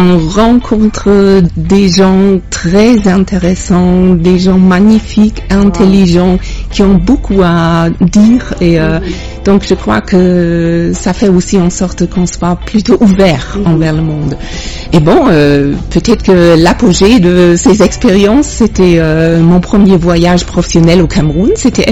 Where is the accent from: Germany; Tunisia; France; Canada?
Germany; Effectivement, je suis allemande, j'ai fait la plupart de mon parcours en tant que journaliste en Allemagne.